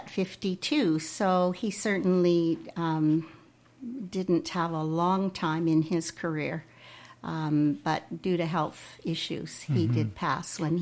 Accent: Calgary, Alberta, Canada; born there; I was born in Calgary, Alberta, and my parents were working parents. I had grandparents who had been farmers and spent a great deal of time as a child on the farm in a smaller community.

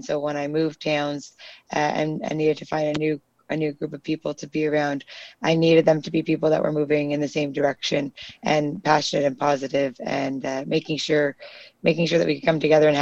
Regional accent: Sudbury, Ontario, Canada; growing up in Sudbury, and I had this incredible supportive family

